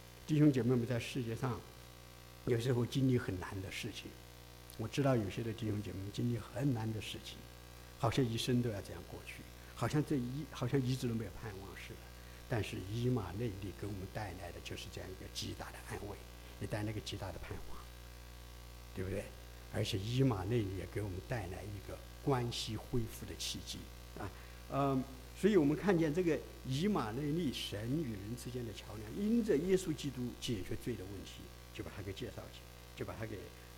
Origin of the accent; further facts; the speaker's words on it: China; 啊，我们中国人讲的男子汉大丈夫